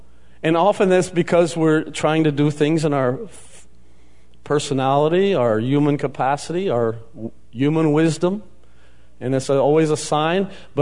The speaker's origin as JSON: {"language": "English", "town": "Houston", "region": "Texas", "country": "United States", "tie": "born or raised there", "said": "I grew up in Houston, Texas."}